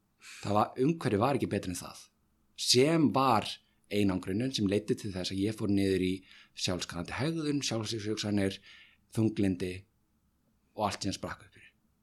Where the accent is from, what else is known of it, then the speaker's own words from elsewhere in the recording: Akranes, Western Region, Iceland; Og það að nú ég, samkennuðu maður, kem frá Akranesi, það ekki einasti hinsegin einstaklingur í kringum mig.